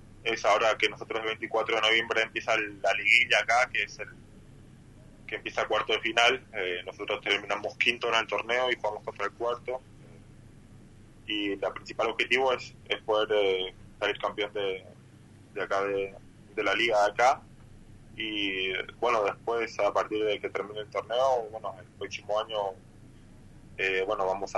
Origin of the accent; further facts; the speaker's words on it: 25 de Mayo, Misiones, Argentina; No, 25 de mayo.